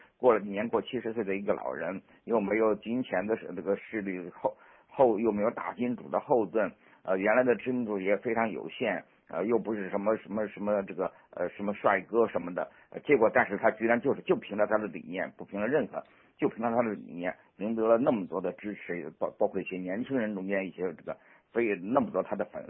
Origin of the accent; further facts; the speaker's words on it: China; 当然我们作为中国人呢，当然对这个中国问题尤其会感兴趣